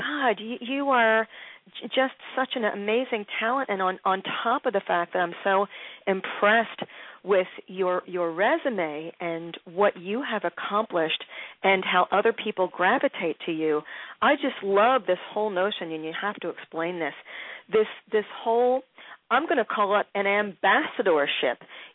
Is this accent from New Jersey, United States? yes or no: no; Philadelphia, Pennsylvania, United States; I know it well. That's my hometown, girl. That is my hometown.